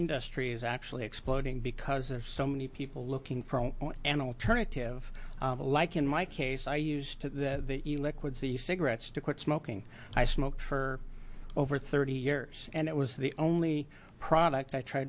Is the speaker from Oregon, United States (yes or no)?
yes; Medford, Oregon, United States; I'm from Medford, Oregon, and I'm representing EC Blend. We are an e-liquid manufacturer there in Medford.